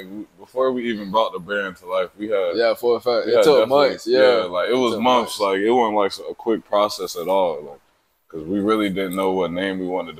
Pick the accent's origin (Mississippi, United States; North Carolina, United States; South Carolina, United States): South Carolina, United States; Little River; I'm from Little River, South Carolina.